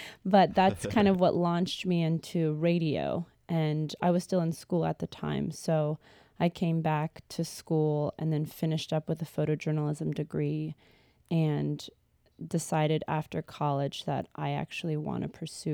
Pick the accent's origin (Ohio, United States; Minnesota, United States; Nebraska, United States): Ohio, United States; Columbus; I come from Columbus, Ohio, and I do lots of different things.